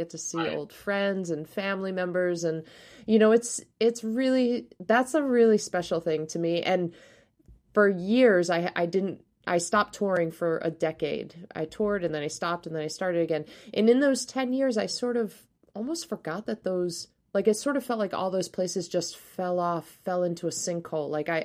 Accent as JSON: {"language": "English", "region": "East Coast", "country": "United States", "tie": "born or raised there", "also_born_or_lived": "Florida / Massachusetts", "said": "I grew up all along the East Coast, so I was born on the Gulf of Mexico in Florida, and then lived throughout, you know, my childhood and young adult life all the way up to Massachusetts, places in the middle."}